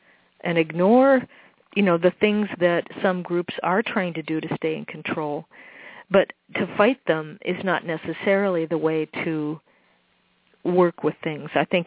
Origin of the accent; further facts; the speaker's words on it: Midwest, United States; I grew up in the Midwest riding horses and being out in nature and drawing and being an artist and reading a lot.